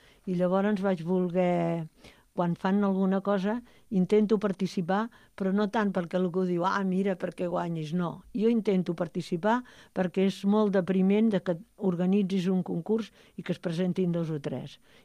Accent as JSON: {"language": "Catalan", "town": "Montcada", "region": "Catalonia", "country": "Spain", "said": "I això d'haver pogut viatjar gent de poble com som molts de Montcada"}